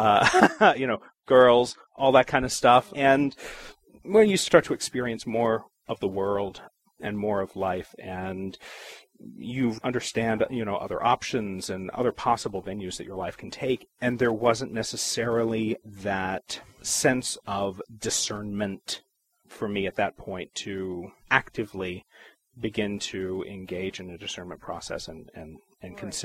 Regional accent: Oak Hill, West Virginia, United States; So, I'm from Oak Hill. It's a great place to be from, you know, Southern West Virginia. It's beautiful. It's a good place to call home.

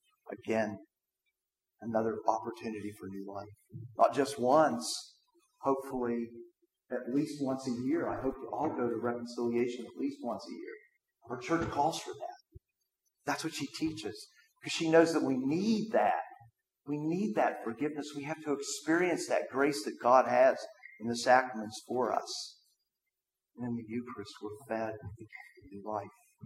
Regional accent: Morgantown, West Virginia, United States; as Bob said, I'm from Morgantown, have a business.

